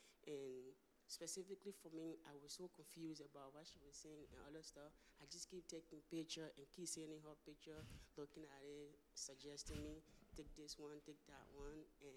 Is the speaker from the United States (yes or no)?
no; Liberia; moved away; I am from Liberia. I moved here 4 years ago, and in Liberia, I go to school with mostly